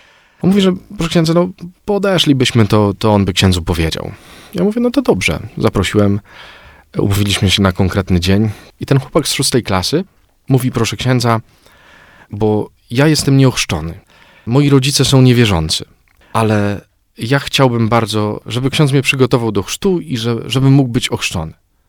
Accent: Ostrzeszów, Greater Poland Voivodeship, Poland; No, jestem z Ostrzeszowa.

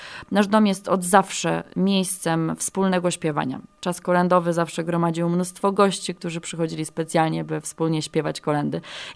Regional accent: Kalisz, Greater Poland Voivodeship, Poland; also born or lived in Białystok; Kilka lat temu, gdy przeprowadziłam się z Białegostoku do mojego rodzinnego miasta Kalisz

